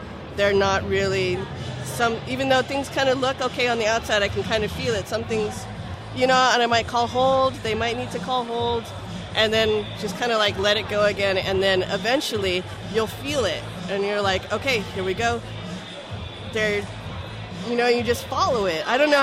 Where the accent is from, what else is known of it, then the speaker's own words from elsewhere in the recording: United States; Feminism, because I'm an American, it has, like, this deep history.